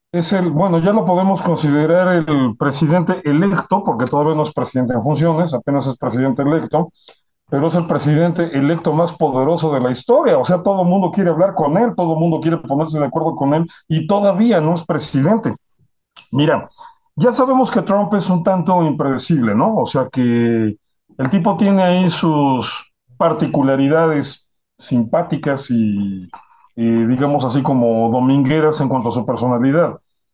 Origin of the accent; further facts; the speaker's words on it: Mexico; uno como mexicano sabe que esto no es del todo cierto